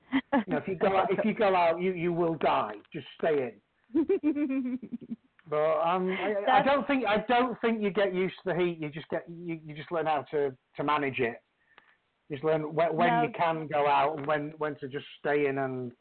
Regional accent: Yorkshire and the Humber, United Kingdom; now in United States; Well, imagine, I came from Yorkshire, Northern England.

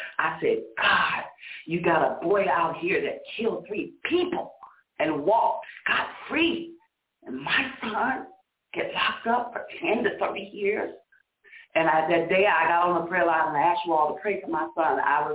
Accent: Ohio, United States; And so my sister from Ohio called. We're from Ohio.

